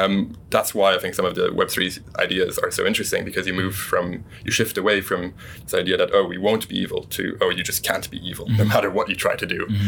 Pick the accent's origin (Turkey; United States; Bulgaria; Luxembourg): Luxembourg; I grew up in Luxembourg, so that was quite a cozy place to grow up.